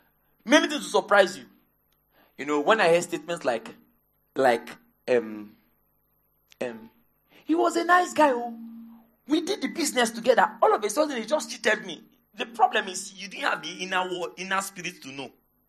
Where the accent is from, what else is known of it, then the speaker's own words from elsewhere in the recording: Port Harcourt, Rivers, Nigeria; We grew up together in Port Harcourt.